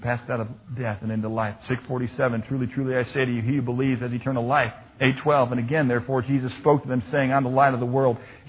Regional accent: Kirkwood, Missouri, United States; I was growing up in Kirkwood, Missouri at North Glendale Elementary School, and they taught me that.

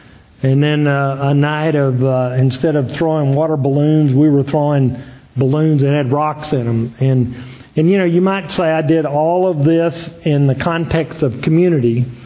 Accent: Texas, United States; I grew up in West Texas as an only child in a very dysfunctional family.

